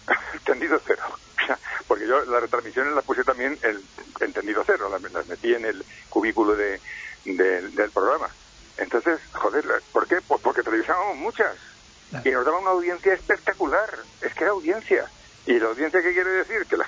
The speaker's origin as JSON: {"language": "Spanish", "town": "Matapozuelos", "region": "Castile and León", "country": "Spain", "tie": "born or raised there", "said": "Nosotros en mi pueblo, que es un pueblo de Valladolid, aquí se llama Matapozuelos, hay muchos pinares"}